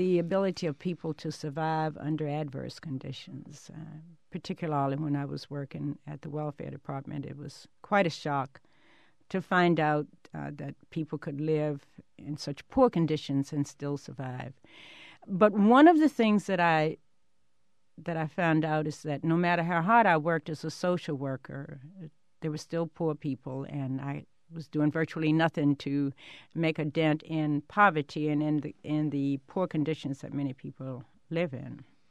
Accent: Evanston, Virginia, United States; born there; Well, I was born in Evanston, Virginia. It's a small community about 9-10 miles south of Lynchburg, Virginia. I went to public school in my county, Campbell County.

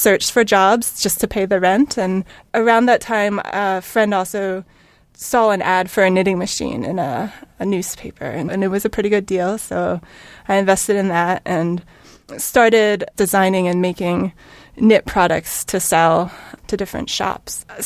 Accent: Morgantown, West Virginia, United States; I grew up in West Virginia. It was a college town. It's Morgantown. Yeah. But for most of my childhood, we lived about 20 minutes outside of town in the woods.

